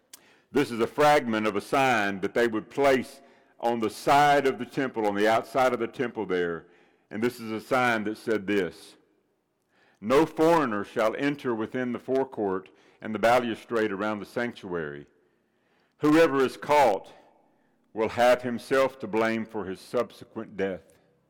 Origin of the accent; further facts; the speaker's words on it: Nashville, Tennessee, United States; January the 2nd, 1938, Nashville, Tennessee. That's my hometown.